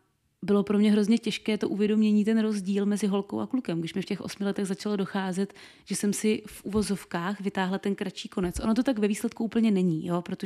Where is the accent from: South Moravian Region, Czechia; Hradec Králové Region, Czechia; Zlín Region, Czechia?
South Moravian Region, Czechia; Brno; Pocházím z jižní Moravy, z Brna. Rozená Brňačka.